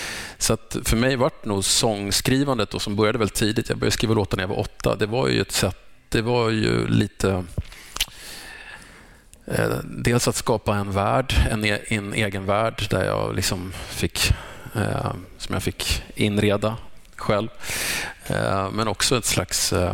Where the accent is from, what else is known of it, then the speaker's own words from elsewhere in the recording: Fruängen, Stockholm County, Sweden; jag var nog ett lite udda barn i Fruängen där jag växte upp bland fotbolls- och hockeykillar.